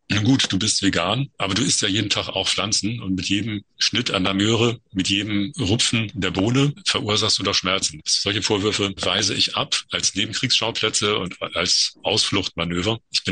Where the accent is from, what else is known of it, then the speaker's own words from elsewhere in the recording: Hamburg, Germany; meiner Heimatstadt Hamburg